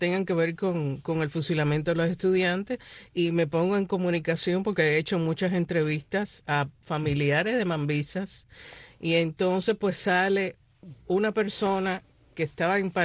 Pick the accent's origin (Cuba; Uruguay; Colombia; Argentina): Cuba; now in United States; mi amor por Cuba, porque aunque vine muy joven, pues la llevo muy adentro. Y aunque soy ciudadana americana y llevo aquí 57 años viviendo, yo me siento cubana.